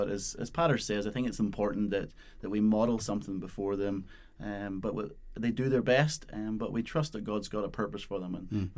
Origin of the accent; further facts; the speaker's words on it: Ballymena, Northern Ireland, United Kingdom; I'm from way up north, up just north of Belfast, up in Ballymena.